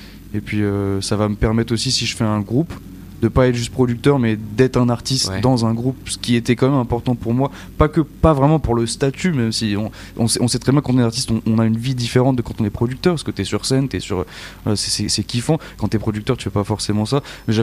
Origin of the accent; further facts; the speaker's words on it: New York, United States; moved away as an adult; now in France; comme je suis américain, je pourrais y retourner un jour peut-être.